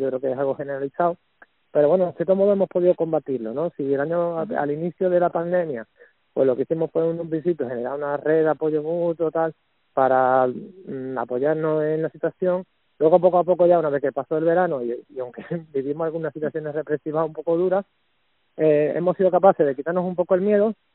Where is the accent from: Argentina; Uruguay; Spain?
Spain; Andalusia; somos la sartén de Andalucía, como nos conocen